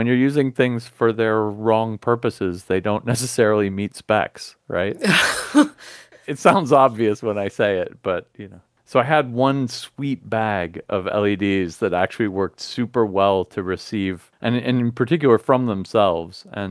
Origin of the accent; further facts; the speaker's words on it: Nashville, Tennessee, United States; I grew up in Nashville. We had one called Javanco